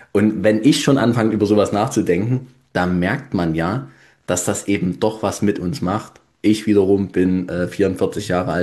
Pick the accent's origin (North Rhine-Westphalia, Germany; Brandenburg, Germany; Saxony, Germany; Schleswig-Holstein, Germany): Saxony, Germany; Nossen; in meiner Heimatstadt Nossen